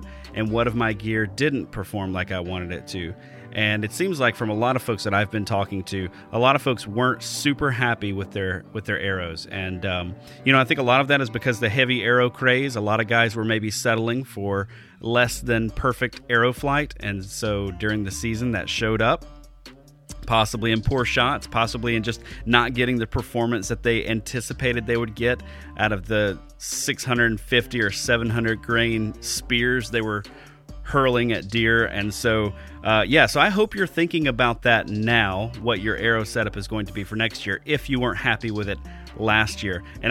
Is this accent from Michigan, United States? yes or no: no; Alabama, United States; moved away; I've only been here for 2 years. I'm from Alabama originally.